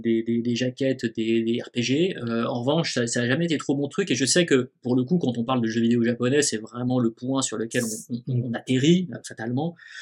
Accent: Nice, Provence-Alpes-Côte d'Azur, France; Donc, moi je suis originaire de Nice

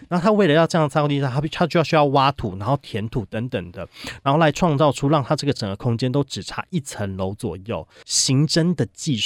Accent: Taiwan; 它也可以让我们台湾人比如说比较知道我们自己到底是谁啊

